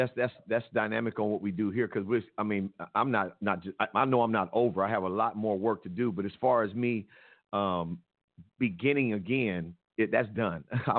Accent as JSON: {"language": "English", "town": "Compton", "region": "California", "country": "United States", "tie": "born or raised there", "said": "I'm grateful to be a part of Compton. I grew up in Compton"}